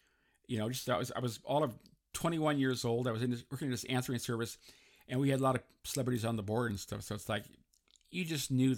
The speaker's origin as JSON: {"language": "English", "town": "San Francisco", "region": "California", "country": "United States", "tie": "born or raised there", "said": "Because I mean, I grew up in San Francisco, and we had celebrities there as well"}